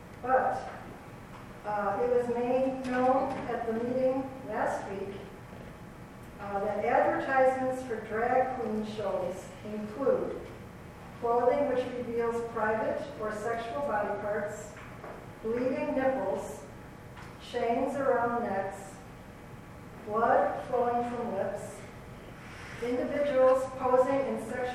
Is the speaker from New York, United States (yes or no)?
no; Plano, Texas, United States; I'm from Plano.